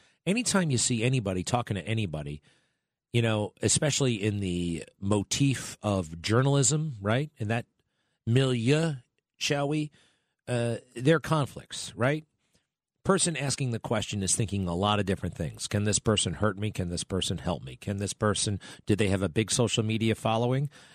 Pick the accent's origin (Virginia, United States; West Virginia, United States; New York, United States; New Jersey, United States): New York, United States; Long Island; I grew up on Long Island. I thought everything was the city.